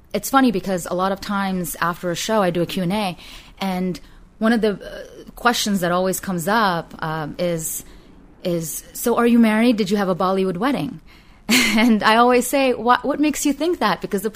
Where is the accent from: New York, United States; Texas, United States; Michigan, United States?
New York, United States; New York City; it's not only regarding my traditional Indian parents and being in an Indian household, but also growing up in the Bronx, which is, has its own very urban culture.